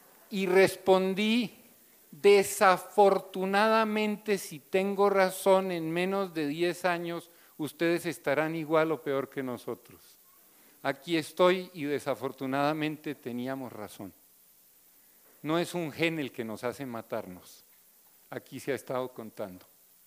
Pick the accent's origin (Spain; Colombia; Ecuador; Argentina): Colombia; Yo soy colombiano.